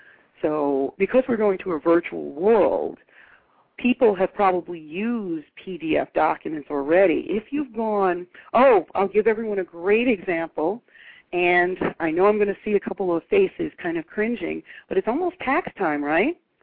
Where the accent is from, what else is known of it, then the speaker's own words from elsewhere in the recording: Missouri, United States; I said, well, I'm from Missouri. You're going to have to show me